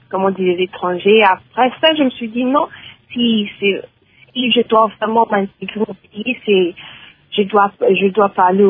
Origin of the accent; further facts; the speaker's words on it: DR Congo; moi je suis une Congolaise